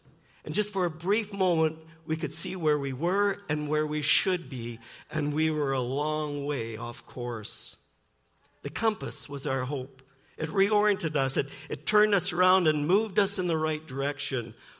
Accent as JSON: {"language": "English", "town": "Vancouver", "region": "British Columbia", "country": "Canada", "tie": "born or raised there", "said": "I grew up in Vancouver, 38th and Main, and the view from my house was the North Shore Mountains."}